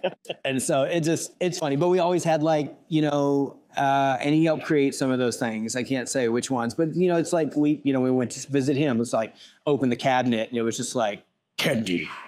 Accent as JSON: {"language": "English", "region": "Arkansas", "country": "United States", "tie": "born or raised there", "also_born_or_lived": "Austin, Texas", "lives_now": "Portland, United States", "said": "we would just always lived in rural places growing up in Arkansas."}